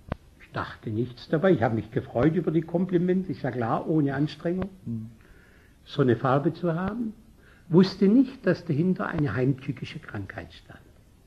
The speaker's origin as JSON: {"language": "German", "town": "Reutlingen", "region": "Baden-Württemberg", "country": "Germany", "said": "Nun von Bad Liebenzell nach Reutlingen, in die Gegend, wo ich herkomme, ist ja nicht so schrecklich weit."}